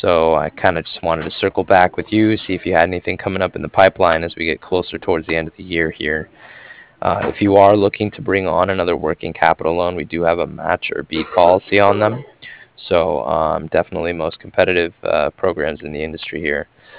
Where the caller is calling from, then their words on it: Cardiff, Wales, United Kingdom; I was calling from Cardiff, and I was calling regarding some financing